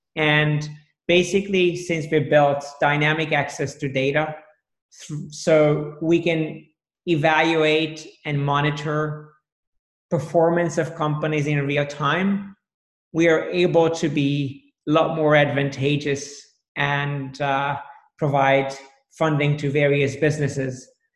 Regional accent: Hungary; English is a second language; So as perhaps you can detect from the accent, I'm from Hungary originally, was born and raised, studied economics

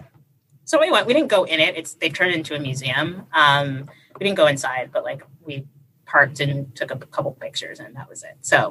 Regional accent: Connecticut, United States; I'm from Connecticut. I know nowhere special.

